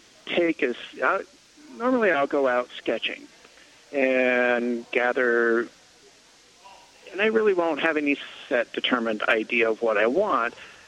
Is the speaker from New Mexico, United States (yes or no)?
yes; Pojoaque, New Mexico, United States; Right. I grew up in Pewaukee. So in between Santa Fe and Española, and kind of the rule when we were growing up was if we want lunch, be there, otherwise be back for dinner.